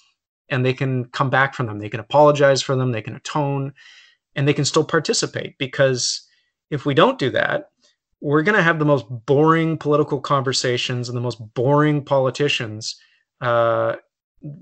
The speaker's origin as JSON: {"language": "English", "town": "Vancouver", "region": "British Columbia", "country": "Canada", "tie": "born or raised there", "also_born_or_lived": "Toronto / Alberta", "said": "I'm born and raised in Vancouver, but lived in Toronto, and obviously was speaking from my perspective, living a decade in Alberta."}